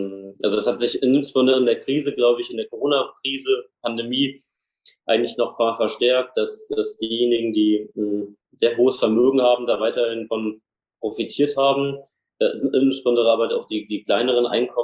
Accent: Hesse, Germany; Also ich bin 28 Jahre alt, war auch lange Zeit Kreisvorsitzender der Jusos, mein Kinzig-Kreis, meiner Heimat.

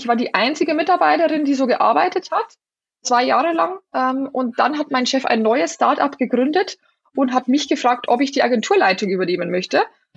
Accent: Bavaria, Germany; moved away as an adult; now in Berlin, Germany; vor 7 Jahren bin ich ganz frisch nach Berlin gezogen. Und wie du hören kannst, ich komme nicht ursprünglich aus Berlin, ja, sondern bin aus der Nähe von Passau, aus Bayern. Und meine Familie lebt dort.

